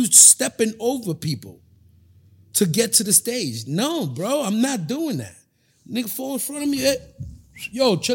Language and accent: English; New York, United States; I'm from New York.